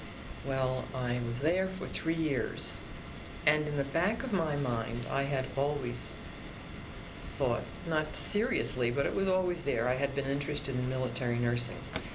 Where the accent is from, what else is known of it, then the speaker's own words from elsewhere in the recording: Brooklyn, New York, United States; I was born in Brooklyn, New York.